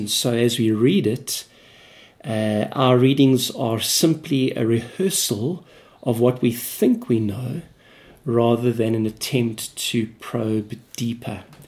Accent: Durban, KwaZulu-Natal, South Africa; I come from Durban in South Africa.

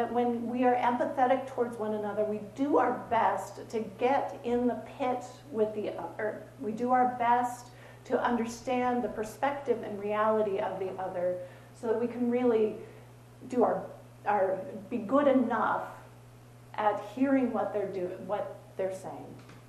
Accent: Portland, United States; I grew up in Portland, and I'm living in the Midwest, and I encounter a sense of different culture every day, still.

